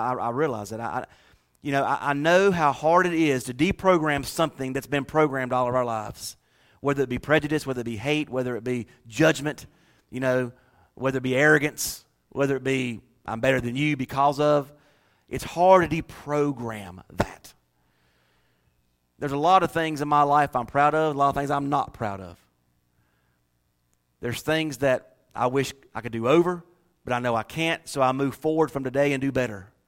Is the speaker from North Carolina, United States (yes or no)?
yes; North Carolina, United States; I'm from North Carolina, born and raised. On the playground, spent most of my days.